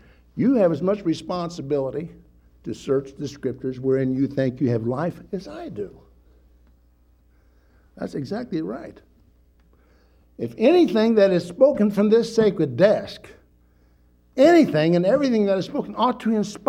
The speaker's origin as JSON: {"language": "English", "region": "Midwest", "country": "United States", "said": "I mean, I'm from the Midwest."}